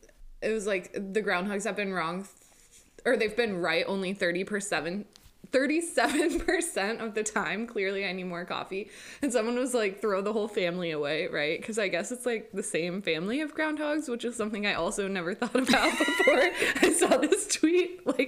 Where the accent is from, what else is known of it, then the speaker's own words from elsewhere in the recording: Pennsylvania, United States; I'm from Pennsylvania, which is where the groundhog is located, right?